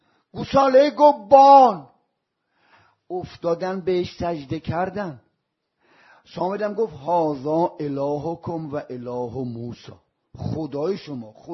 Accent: Isfahan, Iran; گفتم من ایرانی. گفت وین ایران؟ گفتم اصفهانی.

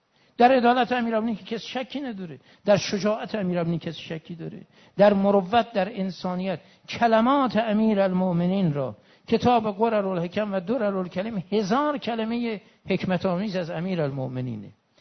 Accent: Iran; ما که ایرانیم و شیعیم و شیعه زادیم و مرید امیرالمؤمنین شاه مردان شیر یزدانیم،

